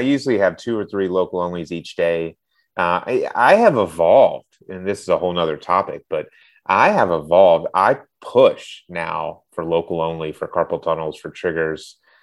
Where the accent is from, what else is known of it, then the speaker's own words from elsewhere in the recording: Alabama, United States; Now that's a little weird growing up in Alabama, but my uncle was a Celtics fan and there was not much professional basketball in Alabama.